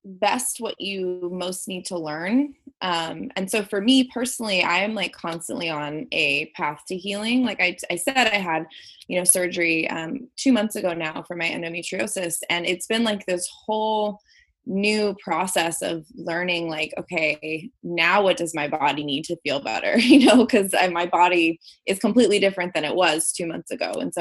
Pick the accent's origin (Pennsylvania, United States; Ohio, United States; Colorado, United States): Colorado, United States; So I grew up in Colorado, about, let's say, like 20 minutes east of Boulder.